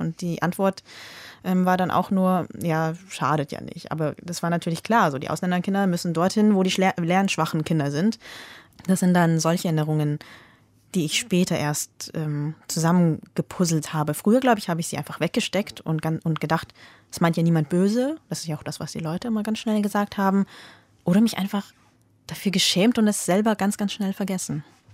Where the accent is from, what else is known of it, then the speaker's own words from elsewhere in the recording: Pfarrkirchen, Bavaria, Germany; Also ich bin im niederbayerischen Pfarrkirchen groß geworden. Das ist ein Ort in der Nähe von der österreichischen Grenze. Wer in Niederbayern gar nichts sagt, Passau ist vielleicht so noch der nächste größere Ort. 12.000 Leute, sehr katholisch. Spießbürgerlich sagen manche, es ist eine Beamtenstadt